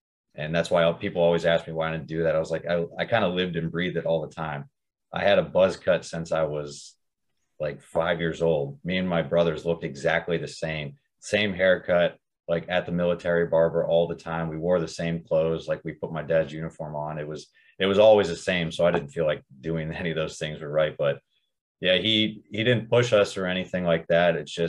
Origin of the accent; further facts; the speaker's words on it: Oceanside, California, United States; I really like my hometown, like down in San Diego area, Oceanside to be specific.